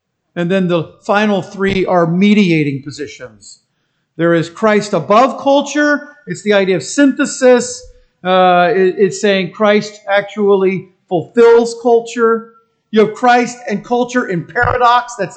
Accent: United States; I'm an American, and I greatly appreciate our form of government

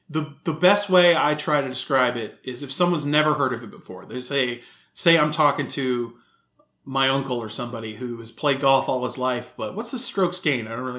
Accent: Houston, Texas, United States; Now, this appealed to me because I'm from Texas. I'm from a group in Houston.

